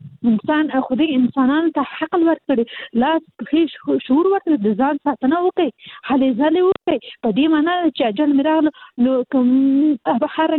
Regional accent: Kabul, Afghanistan; زه حاصل د کابل يم

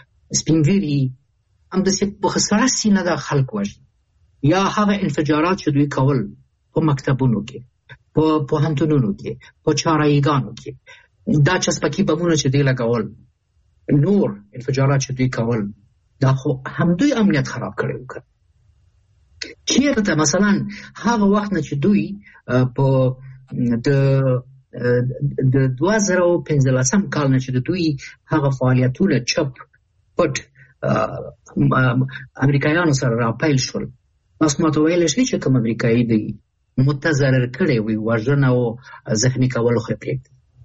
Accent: Kabul, Afghanistan; زه د کابل یم

